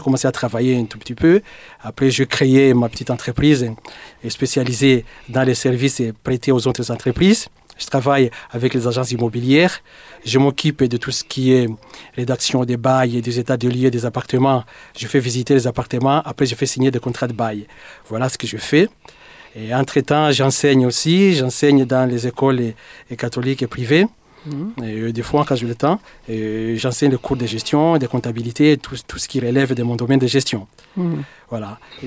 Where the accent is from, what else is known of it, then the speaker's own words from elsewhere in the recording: Uvira, South Kivu, DR Congo; Je viens de la RDC et je suis né dans l'est de la République démocratique du Congo, dans le sud du Bukavu, dans la petite ville qu'on appelle Uvira. J'ai grandi là-bas